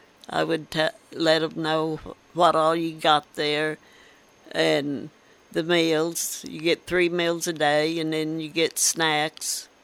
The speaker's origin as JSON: {"language": "English", "town": "Altoona", "country": "United States", "tie": "born or raised there", "said": "I was raised around Altoona"}